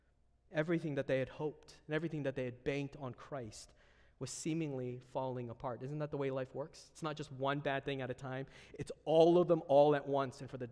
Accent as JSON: {"language": "English", "town": "Vancouver", "region": "British Columbia", "country": "Canada", "tie": "born or raised there", "said": "As a grown adult, I have deep longings to go back to my hometown of Vancouver."}